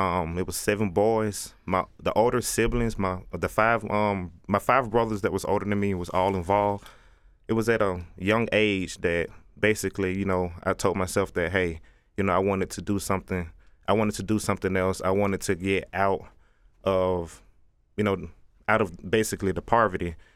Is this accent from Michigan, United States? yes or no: no; Georgia, United States; Being born and raised in Bankhead Courts, we was basically at a disadvantage.